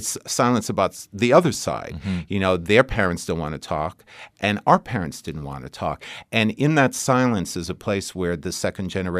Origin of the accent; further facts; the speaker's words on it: New York, United States; born there; now in Okemos, United States; I'm a Michigander by affiliation. I was born in New York, but I never tell people that. If they ask where I'm from, I say Michigan, because that's where my heart is.